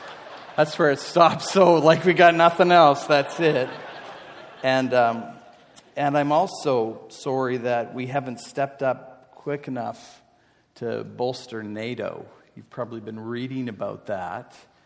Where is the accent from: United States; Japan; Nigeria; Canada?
Canada; I'm Canadian